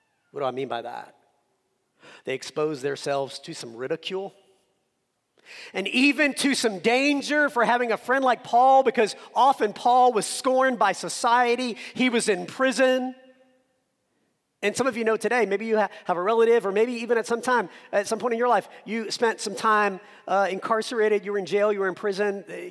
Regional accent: Hot Springs, Arkansas, United States; also born or lived in New Orleans, United States; And so I was born in New Orleans, raised in Hot Springs, Arkansas. So here I am in Indiana, you know, Midwest U.S.

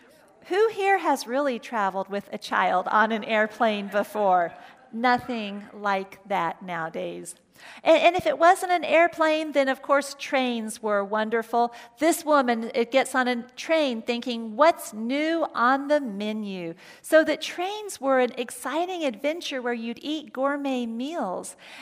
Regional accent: Atlanta, Georgia, United States; I think of my youth group when I was growing up in Atlanta, Georgia.

